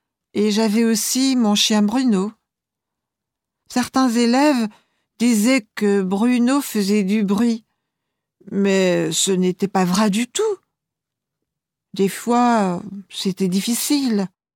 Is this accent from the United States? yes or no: no; France; Je suis née en France, dans une grande ville, mais j'ai passé mon enfance dans un petit village, près de ma tante et mes grands-parents.